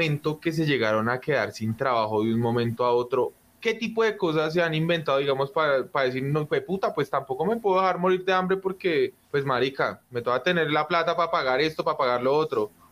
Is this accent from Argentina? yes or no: yes; Argentina; now in Argentina?; Acá, cuando yo recién llegué de Argentina, yo pues no sabía qué ponerme a hacer y yo fui y me compré un poco de peluches y me puse a venderlos en la calle.